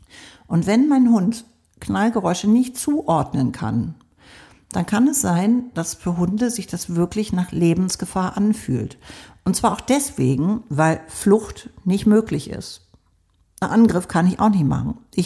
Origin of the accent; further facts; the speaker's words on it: Hamburg, Germany; wir wohnen ja auf dem Land und ich komme aber aus Hamburg.